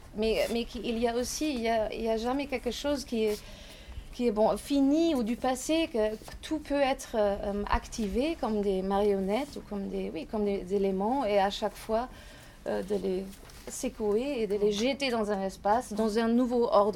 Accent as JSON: {"language": "French", "town": "Karlsruhe", "region": "Baden-Württemberg", "country": "Germany", "said": "En fait, moi, je viens de Karlsruhe et c'est le début, si on veut, de la forêt noire."}